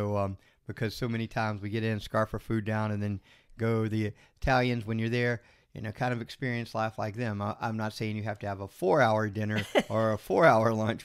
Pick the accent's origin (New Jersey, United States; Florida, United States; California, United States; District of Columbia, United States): Florida, United States; we're from Florida, where, you know, there is a lot of beautiful white sand beaches, and we're a huge tourist destination as well.